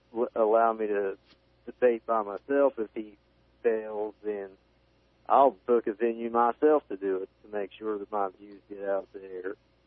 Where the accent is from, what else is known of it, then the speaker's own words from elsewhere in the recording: West Virginia, United States; I'm originally from Nicholas County and not Jackson County